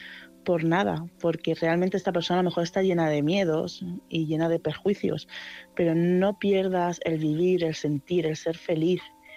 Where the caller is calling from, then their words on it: Madrid, Community of Madrid, Spain; corresponsal de Madrid